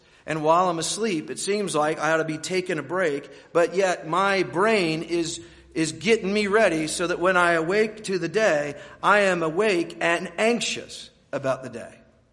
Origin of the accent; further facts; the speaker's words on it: United States; I know as an American that I've grown up in a world that accepts a certain level of ridiculous stress as normal.